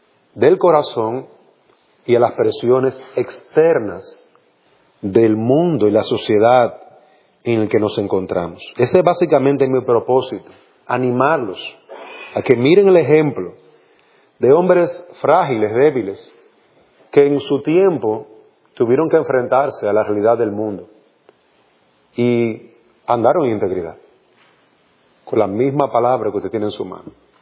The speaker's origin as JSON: {"language": "Spanish", "country": "Dominican Republic", "lives_now": "Honduras", "said": "yo soy dominicano, vivo en Honduras, y a veces tengo que, las palabras me van a mezclar con el hondureño y con el dominicano"}